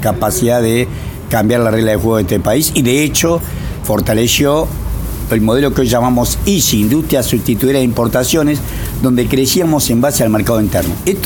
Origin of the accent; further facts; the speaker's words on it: Tucumán, Argentina; born there; Yo soy tucumano de nacimiento y no vivo acá.